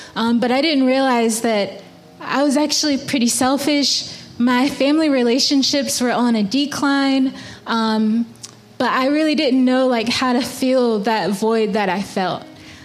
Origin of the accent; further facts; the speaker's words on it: the South, United States; And we're both from the South